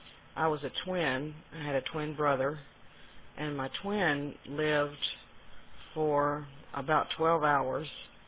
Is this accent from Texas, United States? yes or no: yes; Houston, Texas, United States; born there; I was born in Hives Hospital in Houston, Texas, on November 19th, 1960.